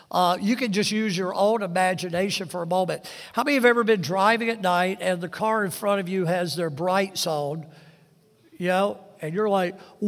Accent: the South, United States; I grew up in the South, of course, and where I grew up, there were a lot of chicken farms.

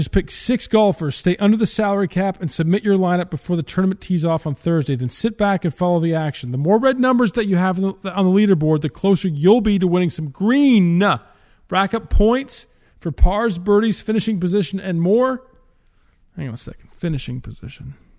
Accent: Canada; I'm a Canadian.

